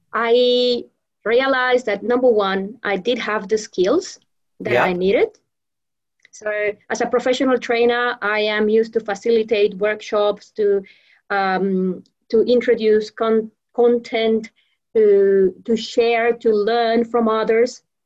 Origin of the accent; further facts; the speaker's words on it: Venezuela; also born or lived in Melbourne; And I migrated, I went back to Venezuela when I was about 6 months.